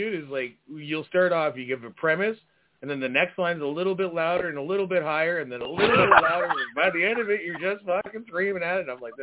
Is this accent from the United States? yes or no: no; Toronto, Ontario, Canada; I grew up in Scarborough, which is a suburb of Toronto, for our American friends that are listening.